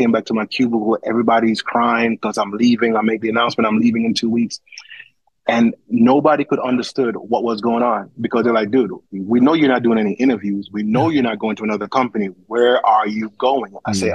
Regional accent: Jamaica; I'm from Jamaica, man. I'm from Jamaica. I'm a Jamaican.

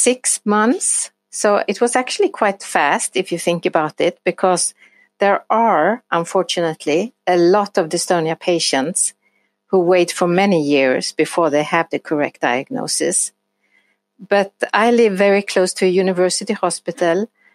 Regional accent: Sweden; I come from Sweden.

